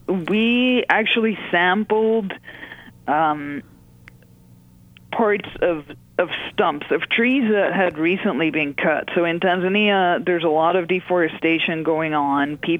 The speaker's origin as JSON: {"language": "English", "country": "Belgium", "second_language": "English", "said": "I got into this when I was doing a master's back in Belgium. I'm from Belgium originally."}